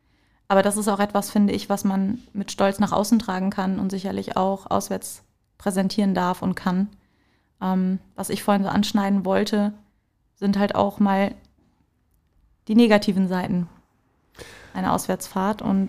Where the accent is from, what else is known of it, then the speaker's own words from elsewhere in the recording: Lower Saxony, Germany; ich bin im Emsland groß geworden